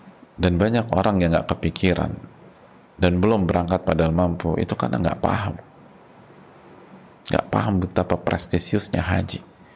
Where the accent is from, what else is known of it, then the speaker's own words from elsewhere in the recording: Makassar, South Sulawesi, Indonesia; usia 60 tahun. Kita orang Makassar 39 tahun.